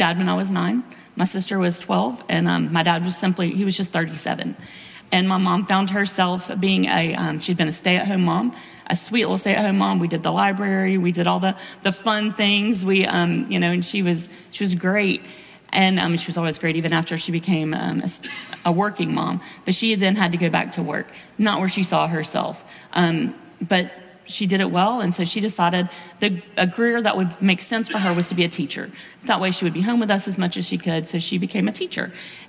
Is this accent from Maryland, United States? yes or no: no; Decatur, Georgia, United States; I grew up in Decatur, Georgia.